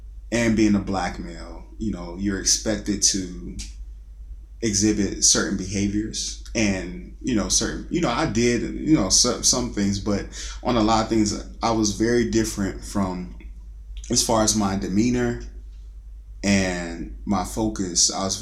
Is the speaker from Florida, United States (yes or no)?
yes; Tampa, Florida, United States; I grew up in Tampa, Florida.